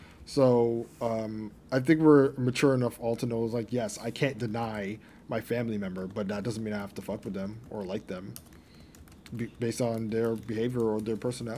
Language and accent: English; Grenada; I'm not talking about the fact that we're from Grenada and just read it in the flag.